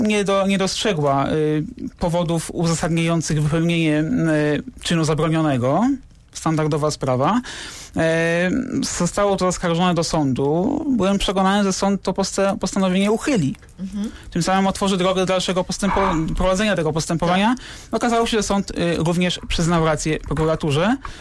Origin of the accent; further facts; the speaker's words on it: Radom, Masovian Voivodeship, Poland; w Klubie Przyrodników Regionu Radomskiego w Radomiu, skąd pochodzę.